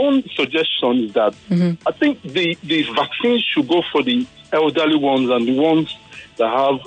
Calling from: Surulere, Lagos, Nigeria; I'm calling from Sulere.

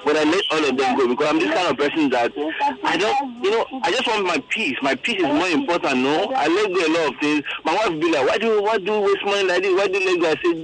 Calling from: Lagos, Nigeria; I'm calling from Shangotedo.

